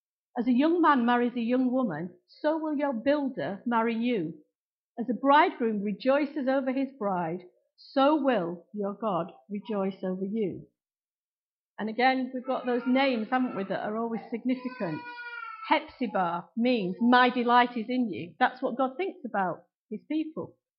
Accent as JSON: {"language": "English", "country": "United Kingdom", "said": "Just, you know, we're very British, aren't we?"}